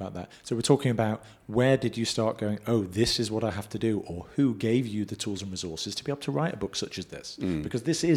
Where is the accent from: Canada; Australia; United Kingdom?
United Kingdom; Manchester, North West England; So growing up in a similar regard, even though I grew up in Manchester, an avid hater of football, I grew up with this pride around being a Jew, culturally and to some extent religiously, until that went away. I wouldn't say I'm an atheist, I'm more agnostic